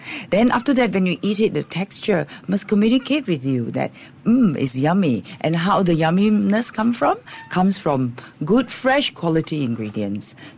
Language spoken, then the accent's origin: English; Taiping, Perak, Malaysia; I hail from Malaysia in a very small town up north in Taiping, and there were no bakery except maybe one bakery that make bread.